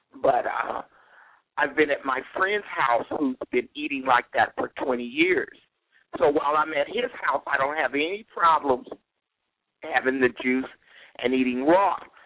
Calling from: Chicago, Illinois, United States; Okay. I'm calling in from Chicago.

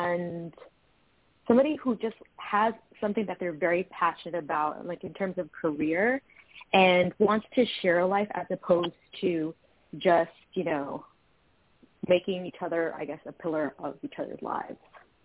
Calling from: New York, United States; I'm calling from New York.

